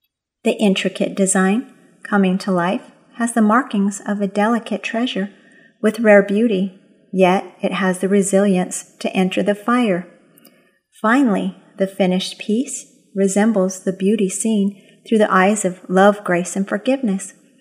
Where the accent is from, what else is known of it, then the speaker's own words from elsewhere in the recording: New Mexico, United States; Well, I'm from New Mexico, the land of enchantment, or you could say the land of great chili.